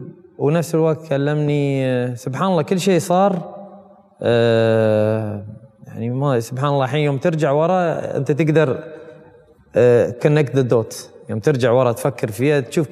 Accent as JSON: {"language": "Arabic", "country": "United Arab Emirates", "said": "نحن من الامارات ومن الخليج عندنا ذوق شوي في هالامور"}